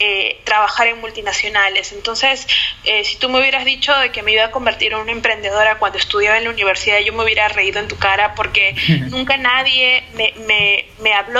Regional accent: Peru; yo me crié en una zona de Perú, que es una zona bastante popular desde un punto de vista que es una zona de muchos inmigrantes, gente que venía del interior del país.

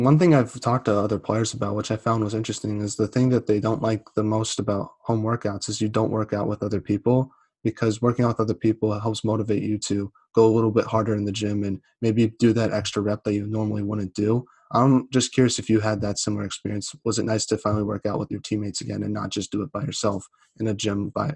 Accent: United States; from my perspective as a American

